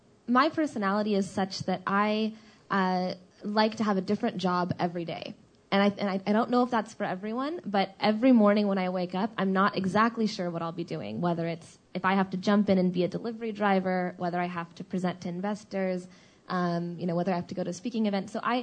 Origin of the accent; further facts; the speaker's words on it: Dallas, Texas, United States; born there; So I was also born in Dallas, Texas.